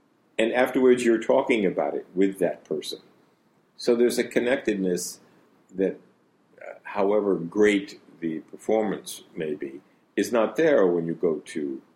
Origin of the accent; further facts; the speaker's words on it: Troy, New York, United States; I grew up in Troy.